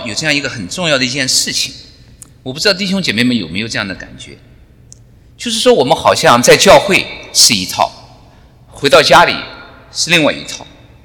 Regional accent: China; 我们中国人其实是比较讲究正面的，我们喜欢听正面的话。

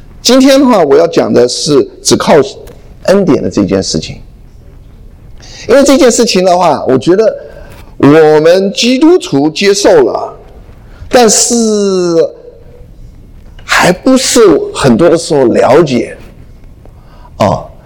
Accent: China; 我们是中国人的话，我们一年过两个年，对不对？

